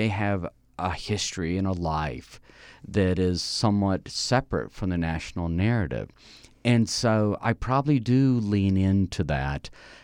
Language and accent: English; Mississippi, United States; So, for example, I'm from Mississippi. I graduated in a class of 29 people.